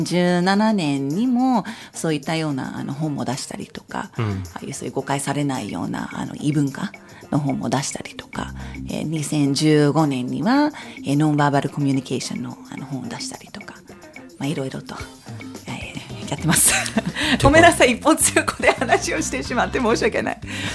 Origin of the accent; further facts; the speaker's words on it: United States; Japanese is a second language; now in Japan; 特に私はアメリカ出身ですから、こういうハグっていう習慣があるんですね